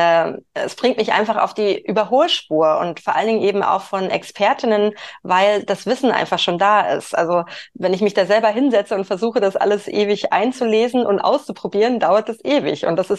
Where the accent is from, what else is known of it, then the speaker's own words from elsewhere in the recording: Stuttgart, Baden-Württemberg, Germany; Ich komme aus Stuttgart